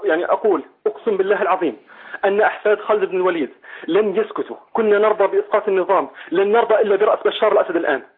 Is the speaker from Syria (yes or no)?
yes; Homs, Homs Governorate, Syria; يعني الاتصالات مقطوعة عندنا في حمص.